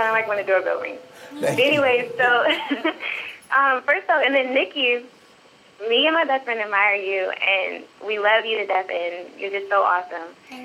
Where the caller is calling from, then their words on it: Hampton, Virginia, United States; calling from Hampton, Virginia.